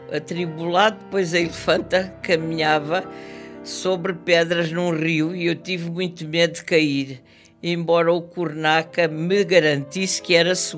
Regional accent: Beja, Portugal; born there; Nasci em Beja e tenho 75 anos.

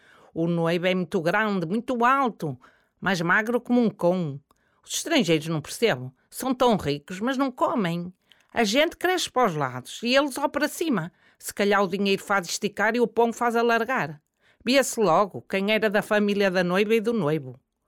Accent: Monteirão de Cima, Norte, Portugal; A minha terra é muito linda. É na aldeia do Monteirão de Cima. Tem vistas para o Marão. Tem uma igreja antiga, do tempo dos romanos, e um café.

